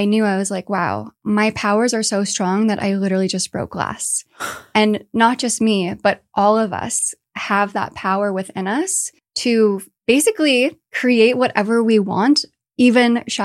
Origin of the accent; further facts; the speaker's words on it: California, United States; you know, I grew up in the Bay Area. I grew up in rooms where everything was about structure and about format